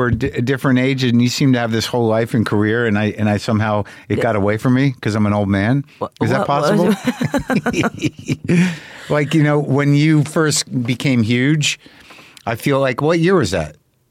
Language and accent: English; New Mexico, United States; I grew up in New Mexico.